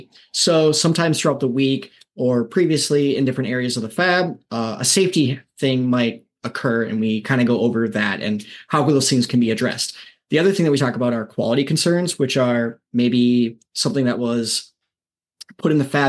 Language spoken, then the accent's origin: English; Minneapolis, Minnesota, United States; Originally, I'm from Minneapolis, Minnesota, and I took a road trip out here, and I fell in love with the area